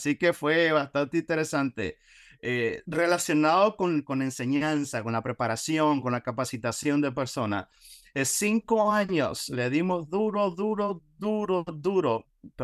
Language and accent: Spanish; Honduras; moved away as an adult; now in Florida, United States; originalmente soy de Honduras. A los 18 años yo emigro de mi país a la Florida, aquí en los Estados Unidos.